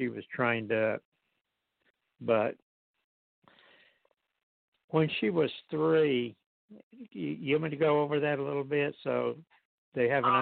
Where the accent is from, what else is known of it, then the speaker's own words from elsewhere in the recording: Midland, Texas, United States; out where I was raised in around Midland, Odessa, Texas.